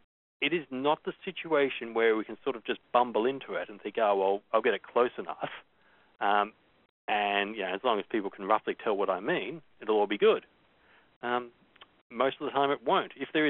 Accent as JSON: {"language": "English", "country": "Canada", "said": "But then you also look at Canada, my home country, Australia"}